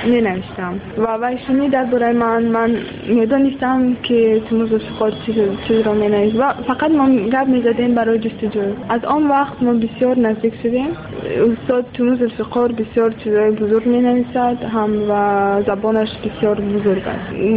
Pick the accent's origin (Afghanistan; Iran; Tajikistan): Tajikistan; بسیار الهام قیمتی من زمینی تاجیکستان زمینی وطنم